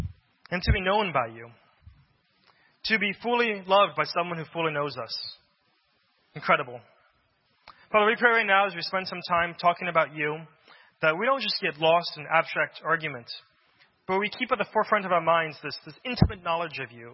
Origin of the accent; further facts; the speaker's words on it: Florida, United States; I grew up in Florida, but I flew out to California to go to Stanford University.